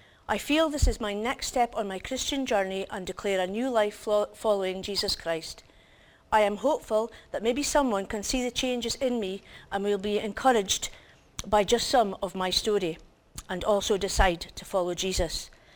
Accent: Peterhead, Scotland, United Kingdom; also born or lived in Fraserburgh; I was born in the Broch, the youngest of four. I was still just a baby when we moved to Peterhead as my dad had started a new job.

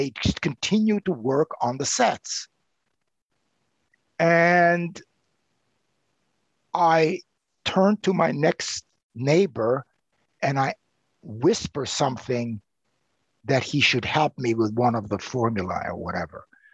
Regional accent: Vienna, Austria; I come from Vienna, the Viennese Gymnasium

